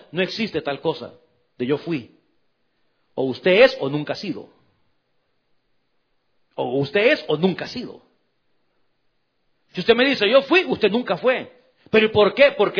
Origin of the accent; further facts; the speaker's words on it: El Salvador; allá en mi país, en El Salvador.